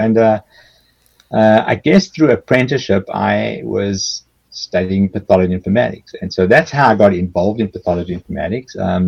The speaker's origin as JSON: {"language": "English", "country": "South Africa", "tie": "born or raised there", "moved": "as an adult", "lives_now": "Boston, United States", "said": "I grew up in South Africa many years ago and started medicine there"}